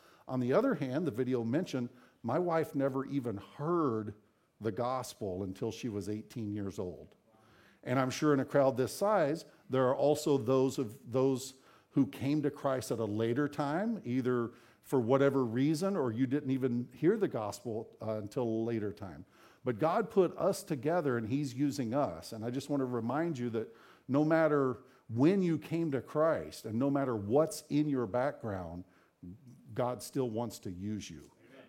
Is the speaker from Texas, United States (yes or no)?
yes; Texas, United States; But so I was born and raised there in Texas in a church that reached out with the gospel.